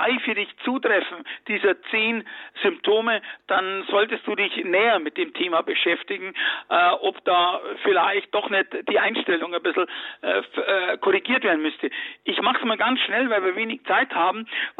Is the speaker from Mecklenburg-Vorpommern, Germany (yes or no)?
no; Munich, Bavaria, Germany; moved away; dann bin ich auf Flucht gegangen und über München, wo ich herkomme, Wien, London, New York, nach Miami.